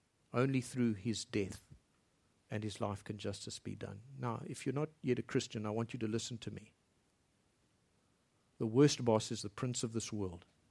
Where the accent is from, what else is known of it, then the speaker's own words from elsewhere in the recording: South Africa; As I'm speaking to you now in my home country in South Africa